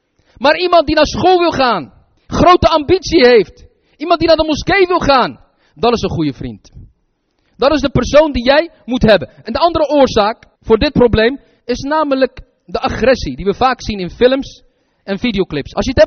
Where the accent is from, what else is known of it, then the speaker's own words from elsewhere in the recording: Morocco; Zelfs ik als Marokkaan zijnde, stel je voor als ik een bedrijf zou hebben